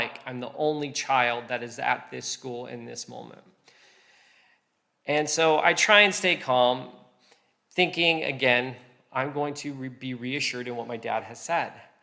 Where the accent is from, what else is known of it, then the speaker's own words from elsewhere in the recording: United States; moved away as an adult; now in Liverpool, United Kingdom; I am American, but I've been here 5 years.